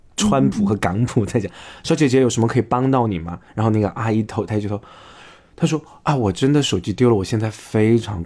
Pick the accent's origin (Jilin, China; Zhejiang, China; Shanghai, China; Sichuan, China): Sichuan, China; Chengdu; 比如说我们成都人喜欢用叠化音